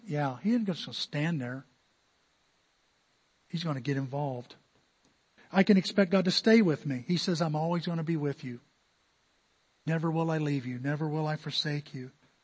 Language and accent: English; United States; And just like sometimes I take my freedom as an American for granted